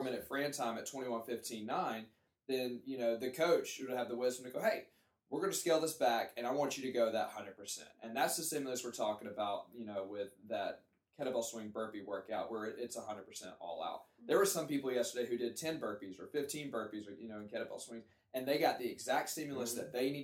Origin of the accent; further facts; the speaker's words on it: Alabama, United States; Like, I'm from Alabama, and that sounded really southern.